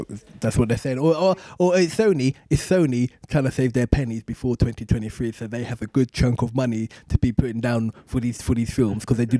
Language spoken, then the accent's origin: English; England, United Kingdom; I'm happy I'm English because at least I get a chance to tell the court my story.